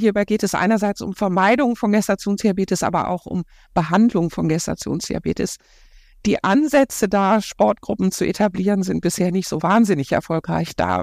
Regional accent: North Rhine-Westphalia, Germany; Nur meine Mutter kommt aus Schleswig-Holstein, ich komme aus dem Ruhrgebiet.

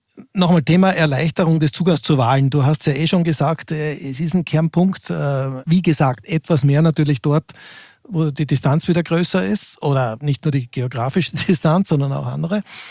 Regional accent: Austria; moved away as an adult; now in Germany; also ich als Österreicher in Deutschland, obwohl ich 30 Jahre dort lebe

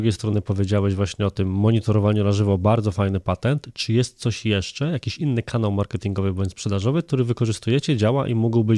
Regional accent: Włocławek, Kuyavian-Pomeranian Voivodeship, Poland; Czyli biznes się rozwija. To moje rodzinne miasto. Pozdrawiamy. Piękne.

